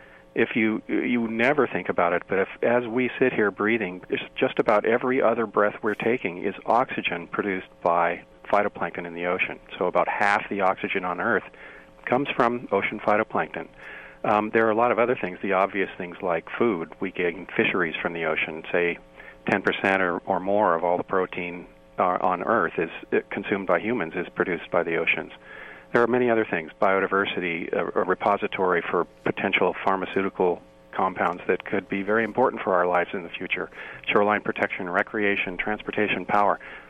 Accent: Missouri, United States; born there; And I can say, why would someone from the middle of the U.S. Worry about this? Because I was born in Missouri.

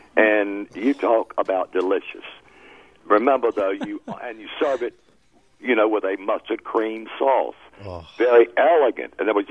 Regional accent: Charlotte, North Carolina, United States; Well, Faith, I grew up catching catfish near Charlotte, North Carolina, at the Catawba Revel.

